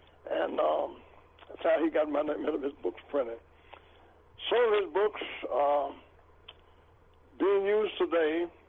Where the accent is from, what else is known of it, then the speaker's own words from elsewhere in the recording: Clifton Forge, Virginia, United States; No, I came from 100 miles from Buckingham, a place called Clifton Forge, Virginia.